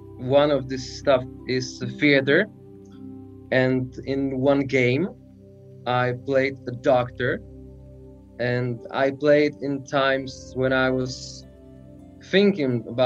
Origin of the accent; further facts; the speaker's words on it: Sokolov, Karlovy Vary Region, Czechia; English is a second language; now in Pilsen, Czechia; I'm from Sokolov. In German, it's Falkenau an der Eger, and it was Sudeten, London. So I am a Sudeten boy